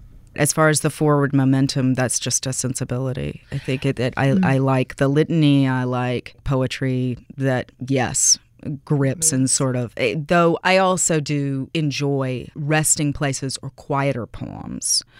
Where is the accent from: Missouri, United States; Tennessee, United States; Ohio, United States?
Tennessee, United States; Bristol; born there; I was born in Bristol, Tennessee, and my father's family has been there since pre-revolutionary times when they came over as squatters from Virginia.